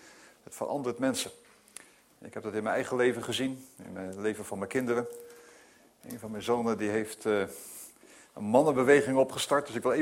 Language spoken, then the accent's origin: Dutch; Groningen, Netherlands; Ik kom namelijk helemaal uit Groningen, voor de mensen die me niet kennen. Ik ben voorganger van de Vrije Baptistengemeente in de stad Groningen.